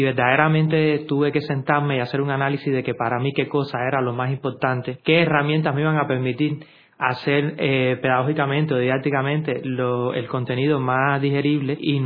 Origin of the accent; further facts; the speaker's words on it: Isla de la Juventud, Cuba; Yo cuando me gradué, vengo de la Isla de la Juventud, cuando me gradué me quedé en la universidad impartiendo clases de contabilidad